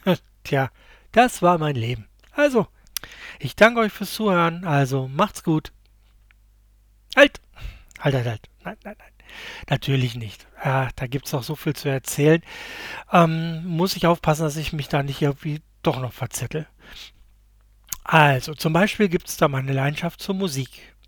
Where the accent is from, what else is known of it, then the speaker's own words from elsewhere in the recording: Essen, North Rhine-Westphalia, Germany; born there; Geboren im Ruhrgebiet in Essen im November 74, also ja, ich bin alt.